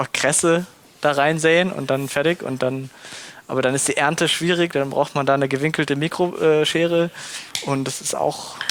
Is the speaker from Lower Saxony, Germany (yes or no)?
no; Baden-Württemberg, Germany; Genau, ich bin Schwabe, deswegen die Maultaschen.